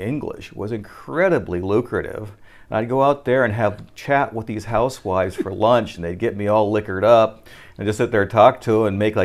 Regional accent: United States; now in Japan; being a American judoka, coming over to Japan was the mecca of judo at that time.

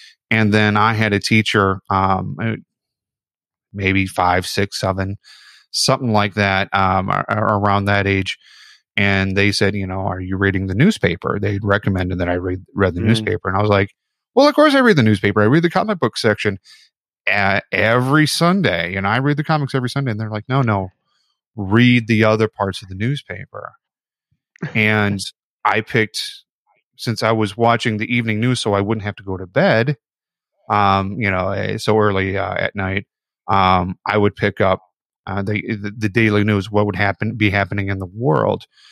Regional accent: Chicago, Illinois, United States; moved away; I'm from Chicago, so we had our news at 10 o'clock. And when I moved to the East Coast, I found everyone has their news at 11 o'clock.

